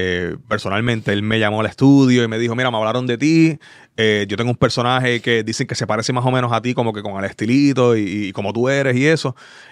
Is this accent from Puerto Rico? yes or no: yes; Mayagüez, Puerto Rico; Porque también vengo de un residencial. Yo me crié en Villa de Mayagüez.